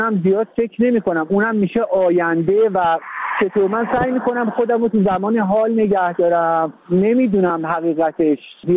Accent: Iran; now in Sweden; من گذرنامه ایرانو دارم. من ایرانی هستم و با اینکه 32 سال سوئد زندگی میکنم هیچ وقت تقاضای اینو نکردم که پاس سوئدی بگیرم

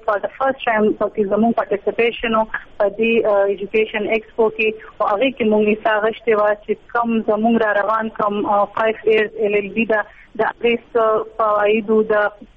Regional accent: Charsadda, Khyber Pakhtunkhwa, Pakistan; تعلق چې کوم دی د خیبر پښتونخوا د ډیسټریکټ چارسدې سره دی.

